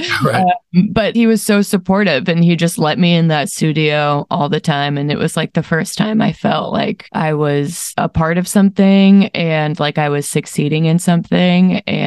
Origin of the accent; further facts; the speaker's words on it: Rosemount, Minnesota, United States; maybe it was because I was from Rosemont, Minnesota